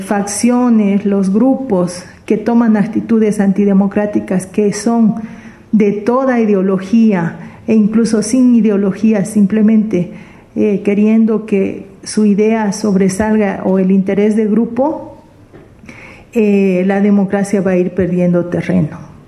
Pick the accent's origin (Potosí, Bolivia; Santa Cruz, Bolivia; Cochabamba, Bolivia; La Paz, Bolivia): Santa Cruz, Bolivia; Yo como cruceña quiero que lo tomen no en un aspecto político partidario